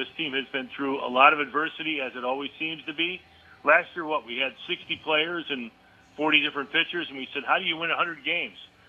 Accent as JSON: {"language": "English", "town": "Chicago", "region": "Illinois", "country": "United States", "tie": "born or raised there", "said": "I grew up in Chicago. I tell this story as much as I can. I was born in 1964."}